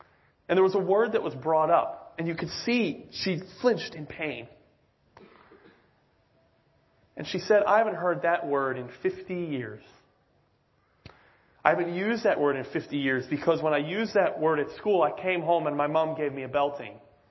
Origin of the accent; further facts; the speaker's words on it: Chicago, Illinois, United States; I traveled back to, home to Chicago, back where I'm from Chicago in 2019.